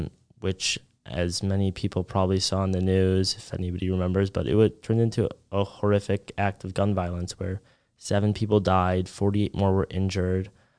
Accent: Chicago, Illinois, United States; now in Nashville, United States; because I'm from Chicago and I kind of like the Midwest and the North and like being in a bigger city.

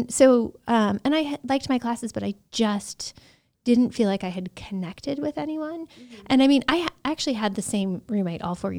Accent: Detroit, Michigan, United States; And in fact, my husband is from Long Island and I'm from Detroit.

